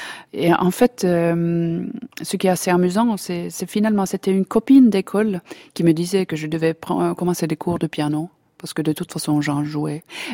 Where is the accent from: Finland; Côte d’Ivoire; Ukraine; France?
Finland; Helsinki, Uusimaa; finlandaise. Je suis née à Helsinki il y a 50 ans et je suis chef d'orchestre.